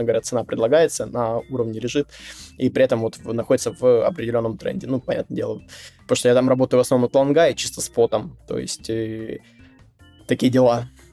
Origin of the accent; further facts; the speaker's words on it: Russia; сейчас мне как россиянин